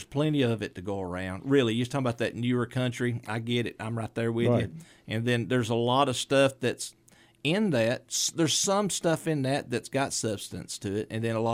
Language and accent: English; Tennessee, United States; So my whole family, I'm from Middle Tennessee, and my entire family on my mom's side and on my dad's side are all musicians.